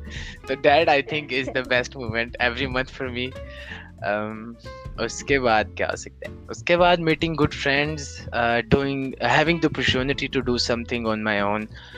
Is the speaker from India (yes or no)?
no; Pakistan; now in abroad; जैसे हम पाकिस्तानी हैं, हम इंडियंस एक दूसरे के साथ दोस्त बन सकते हैं